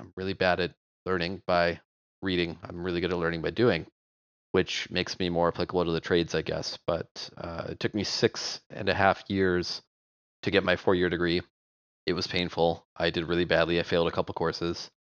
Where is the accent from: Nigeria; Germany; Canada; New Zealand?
Canada; Calgary, Alberta; now in United States; we grew up in Canada. I'm from Calgary, Canada. I'm an immigrant to the United States.